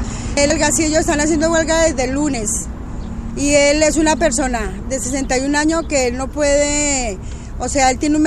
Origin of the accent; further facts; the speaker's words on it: Colombia; soy colombiana